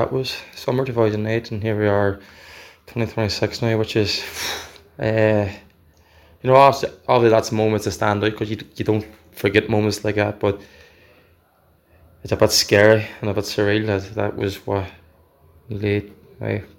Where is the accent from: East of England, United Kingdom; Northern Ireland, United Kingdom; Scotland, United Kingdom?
Northern Ireland, United Kingdom; Derry; moved away as an adult; I'm born and raised in Derry. I was a Derry fan obviously growing up.